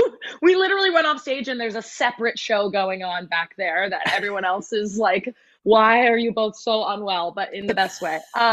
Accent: Palm Desert, California, United States; I grew up in Palm Desert. So, yeah. But I went to prep school on the East Coast.

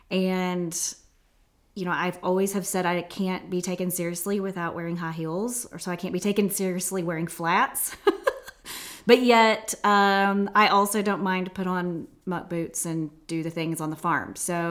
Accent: Arkansas, United States; So because she's from Northwest Arkansas, I'm from Northwest Arkansas. Our families have been here for a long time.

